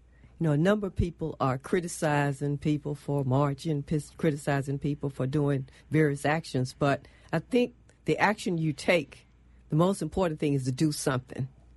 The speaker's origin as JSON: {"language": "English", "region": "Louisiana", "country": "United States", "said": "I'm from Louisiana, mm-hmm. spent a lot of time in Baton Rouge, graduated from Southern University"}